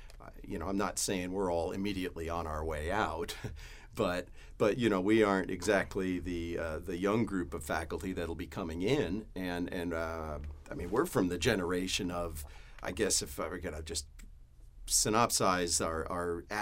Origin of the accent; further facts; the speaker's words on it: New York, United States; I grew up outside of New York City, and I, as I was a young guy coming up, learning the craft, it was still the world of the jazz player